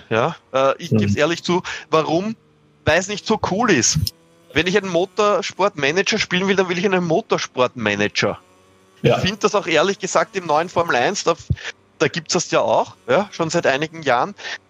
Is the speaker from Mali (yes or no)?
no; Austria; als Österreicher